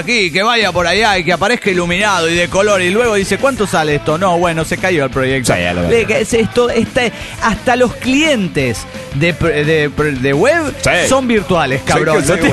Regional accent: Peru; porque yo vivía en Perú, recuerdo, soy nativa de allá.

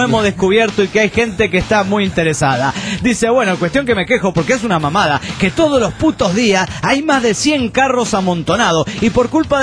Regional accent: Potosí, Bolivia; de Potosí, Bolivia.

